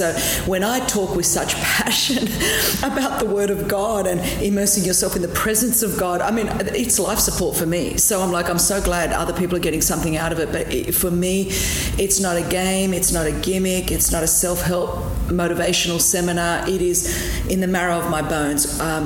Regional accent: Australia; because I grew up in Australia

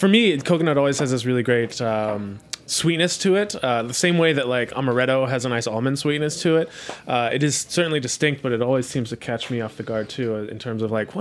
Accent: Cologne, North Rhine-Westphalia, Germany; because we're from Cologne, and those are the prominent beers there, and they're delicious

